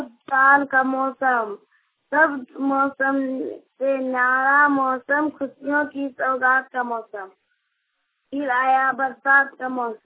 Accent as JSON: {"language": "Hindi", "town": "Bokaro", "region": "Jharkhand", "country": "India", "said": "सुरनावरी बोकारो के रहने वाला हूँ।"}